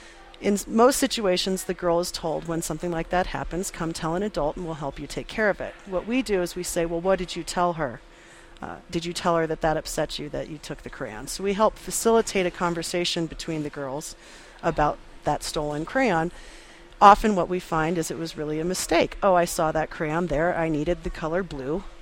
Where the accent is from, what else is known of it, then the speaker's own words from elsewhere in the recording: Santa Fe, New Mexico, United States; Well, I'm from Santa Fe